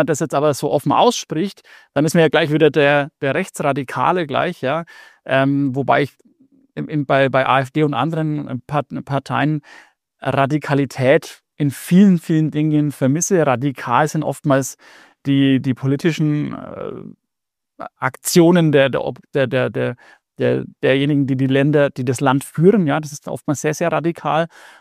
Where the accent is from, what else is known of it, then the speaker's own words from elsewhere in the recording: Nuremberg, Bavaria, Germany; ich komme aus Nürnberg oder Nähe Nürnberg